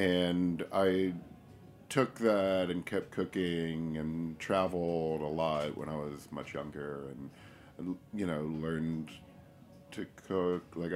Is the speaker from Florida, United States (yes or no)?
yes; Naples, Florida, United States; I grew up in Naples